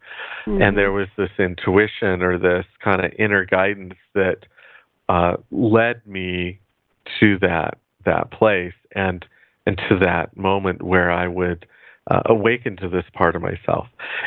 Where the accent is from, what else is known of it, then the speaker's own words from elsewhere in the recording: California, United States; because I was from California